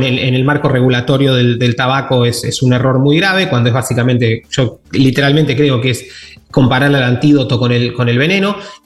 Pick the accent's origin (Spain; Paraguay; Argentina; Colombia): Argentina; yo soy argentino